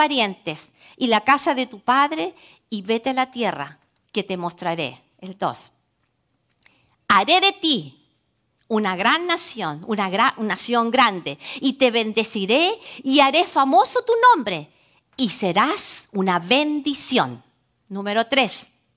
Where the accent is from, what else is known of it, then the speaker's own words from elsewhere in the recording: Chile; No somos judíos, yo soy chilena, no tengo, creo, nada de judío, pero soy descendiente de Abraham.